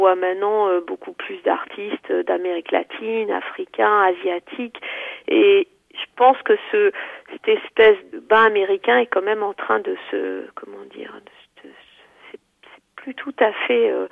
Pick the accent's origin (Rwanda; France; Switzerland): France; Strasbourg, Grand Est; born there; je suis née européenne, puisque bon, je suis née à Strasbourg, mais ma mère est allemande. Mon père est à moitié français, à moitié espagnol.